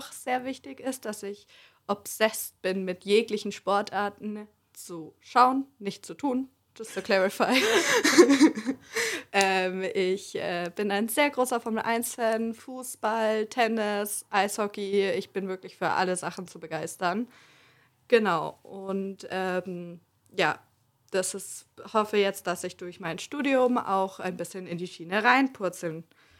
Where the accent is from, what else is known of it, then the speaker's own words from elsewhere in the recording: Bavaria, Germany; ich komme aus Bayern